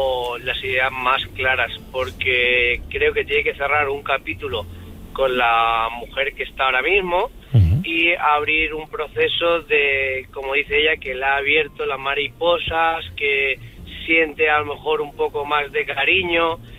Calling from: Alicante, Valencian Community, Spain; de Alicante.

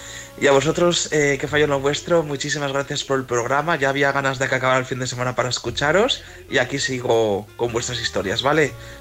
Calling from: León, Castile and León, Spain

